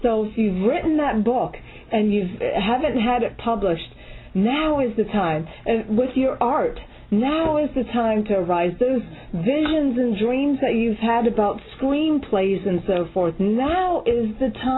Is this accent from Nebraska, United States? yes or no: no; Pennsylvania, United States; we're actually from the Pennsylvania area, if you're by Hagerstown, stop in the Bridge of Life